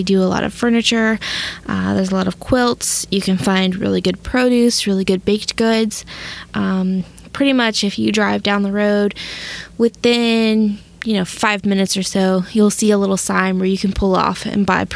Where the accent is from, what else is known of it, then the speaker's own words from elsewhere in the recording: Georgia, United States; Growing up in Georgia, it was something that, you know, was always a treat for us coming to Pennsylvania